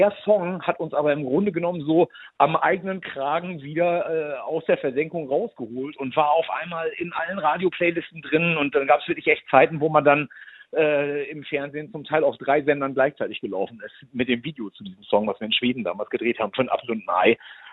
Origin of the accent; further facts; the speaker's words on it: Ibbenbüren, North Rhine-Westphalia, Germany; wir kommen aus der Bergmannstadt, wir kommen aus Ippenbüren, wir haben auch nie gesagt, wir kommen aus Münster oder sowas.